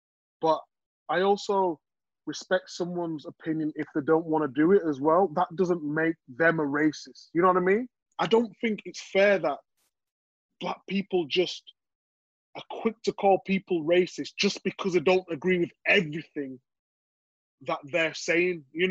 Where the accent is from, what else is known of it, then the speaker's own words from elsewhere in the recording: Leeds, Yorkshire and the Humber, United Kingdom; What I've been through, growing up in Leeds and Chapel Town, that plane flying over was nothing.